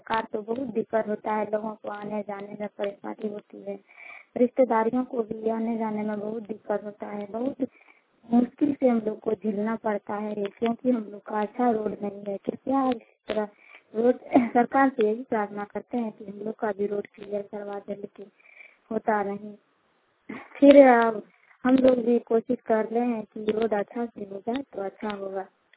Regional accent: Jharkhand, India; हम नवाड़ी जमुआ से बोल रहे हैं … प्रखंड मेरा जिला देवघर पड़ता है। और हमारे गांव में सड़क की बहुत कम सुविधाएं हैं

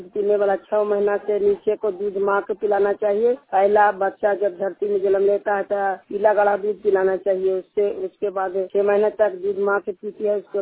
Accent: Bihar, India; नालंदा जिला की निवासी हूँ। नालंदा जिला हरनौत प्रखंड से बोल रही हूँ

